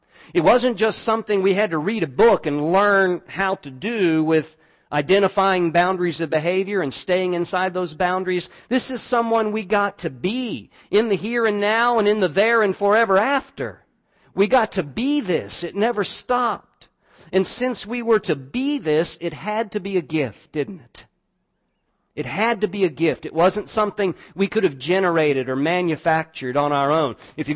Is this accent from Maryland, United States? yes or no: no; Kentucky, United States; doesn't matter if I'm from Kentucky.